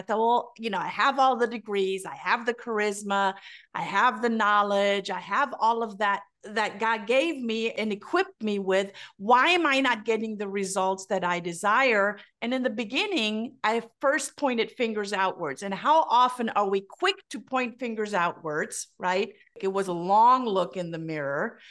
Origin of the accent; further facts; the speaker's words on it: Germany; Yeah, so I grew up in Germany. My father was a missionary.